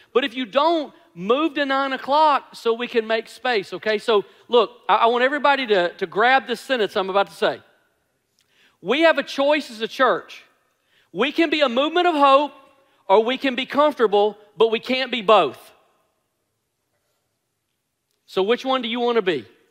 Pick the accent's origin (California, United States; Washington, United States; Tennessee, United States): Tennessee, United States; Memphis; So I grew up in Memphis.